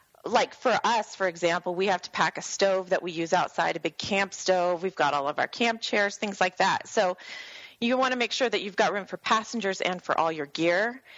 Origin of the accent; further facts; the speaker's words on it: Arizona, United States; We're from Arizona, so we get our share of hot weather all the time.